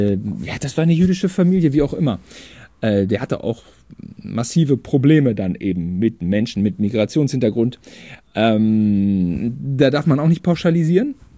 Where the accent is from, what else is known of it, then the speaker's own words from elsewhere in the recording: Germany; ich bin Deutscher.